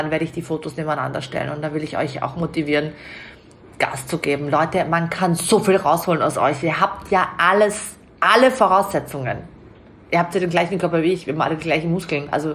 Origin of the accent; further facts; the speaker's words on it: Austria; weil ich ja Österreicherin bin